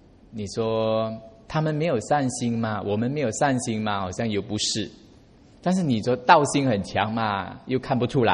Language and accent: Chinese; Malaysia; 我们是客家人，我妈妈是客家人，那我们在马来西亚过年